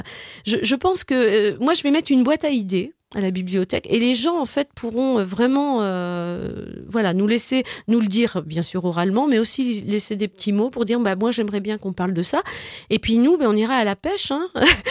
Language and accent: French; Île d'Yeu, Pays de la Loire, France; on est tous de l'Île-Dieu, mais on habite tous un village.